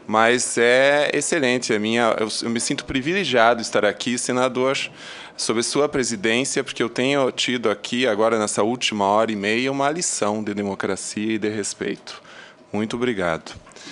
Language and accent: Portuguese; Santa Catarina, Brazil; como catarinense, me proponho a visitar vocês em Florianópolis